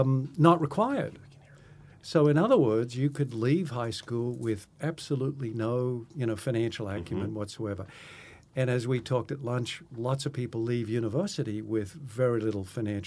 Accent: Australia; I grew up in Australia, you know, very poor background

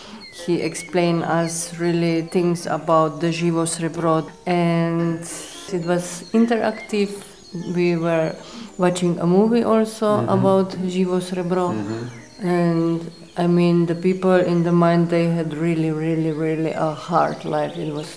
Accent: Slovenia; from Slovenia. I live with Jordi in Goričko.

